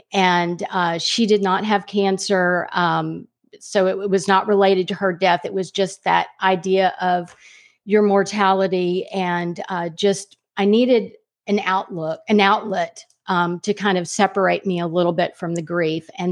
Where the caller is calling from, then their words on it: Houston, Texas, United States; I'm in Houston, Texas, where I've been for the last almost 39 years.